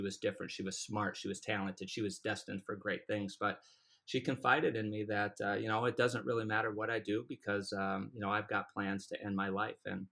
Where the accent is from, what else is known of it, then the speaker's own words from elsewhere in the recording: Minnesota, United States; I'm from Minnesota and we live very close to Minneapolis.